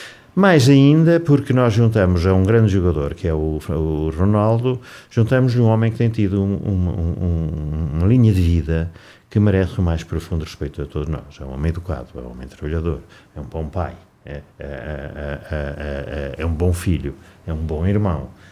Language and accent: Portuguese; Portugal; Todos nós temos Europa, mas nós somos portugueses.